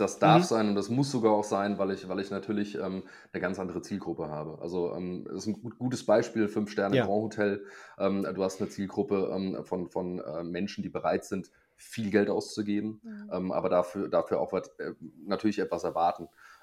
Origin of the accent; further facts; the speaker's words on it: Hanau, Hesse, Germany; Ich komme aus der Brüder Grimmstadt Hanau.